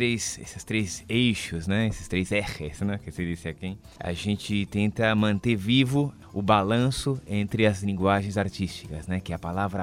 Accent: São Paulo, Brazil; now in Argentina; Sou brasileiro de São Paulo.

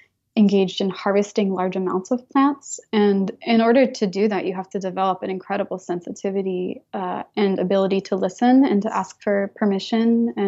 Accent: Austin, Texas, United States; I am from Austin, Texas. My family has lived there since the 60s. And my whole family lives there now. I currently live in Austin

